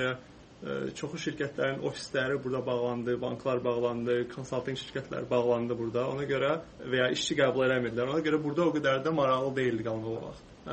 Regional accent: Quba, Quba District, Azerbaijan; Qubada oxumuşam, böyümüşəm. Qubada məktəb Türk liseyini bitirmişəm.

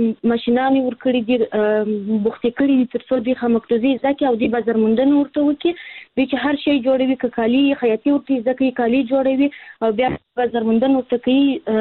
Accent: Kandahar, Afghanistan; زه هلمند نه د کندهار ولایت یم.

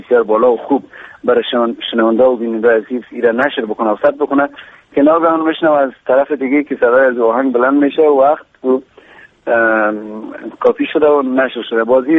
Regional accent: Kabul, Afghanistan; ما در کابل بزرگ شدیم، مدت بیشتر از 26-27 سال است که همینجا زندگی میکنیم، در کابل هستیم

